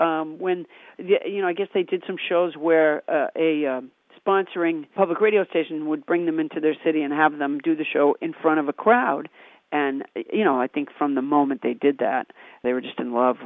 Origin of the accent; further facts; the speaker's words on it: Massachusetts, United States; I grew up in Massachusetts.